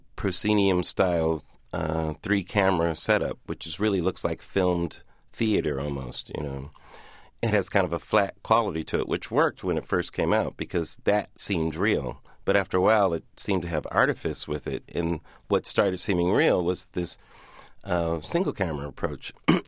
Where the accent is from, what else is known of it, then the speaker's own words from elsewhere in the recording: Pomona, California, United States; I grew up in Pomona, California, suburb of Los Angeles. 30 miles east of Los Angeles.